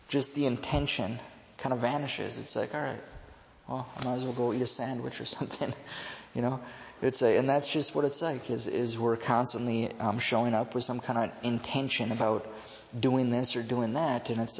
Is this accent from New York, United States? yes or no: no; Virginia, Minnesota, United States; born there; I was born in Virginia, Minnesota in 1981.